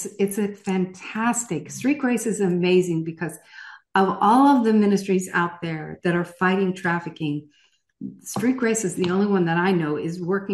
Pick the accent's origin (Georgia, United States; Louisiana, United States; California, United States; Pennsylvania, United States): Georgia, United States; right near us, right in my hometown, right in outside of Atlanta.